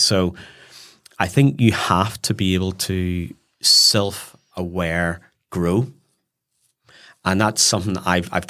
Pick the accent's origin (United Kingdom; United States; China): United Kingdom; Northern Ireland; First comment, I've fallen madly in love with my home country. And it's, I just can't get over of what the Northern Irish people are now doing, seen around the world